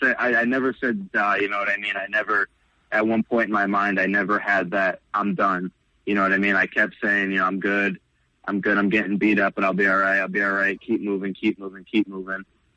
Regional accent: Ohio, United States; You know, I grew up in Ohio, and one of the biggest things in Ohio is the Michigan-Ohio State football game.

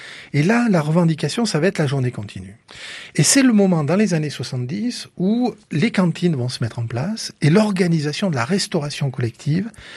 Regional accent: Tulle, Nouvelle-Aquitaine, France; born there; je suis né à Tulle

